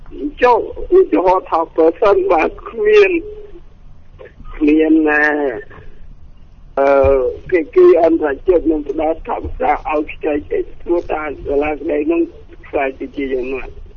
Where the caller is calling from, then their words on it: Kampong Cham, Cambodia; ខ្ញុំទូរស័ព្ទពីកំពង់ចាមទៅបង